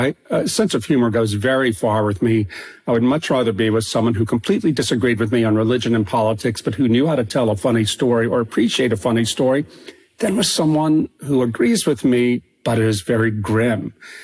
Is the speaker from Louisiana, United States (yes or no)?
yes; Louisiana, United States; also born or lived in Philadelphia; I moved with my wife and kids back to my hometown in Louisiana from Philadelphia, not because I particularly wanted to live in a little village on the river